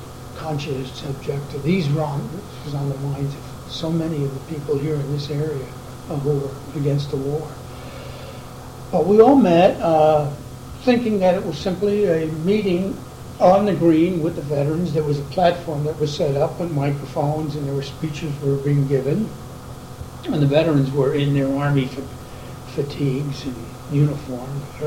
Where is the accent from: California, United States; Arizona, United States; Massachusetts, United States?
Massachusetts, United States; Concord; and I could take advantage of their blanket because I was from Concord.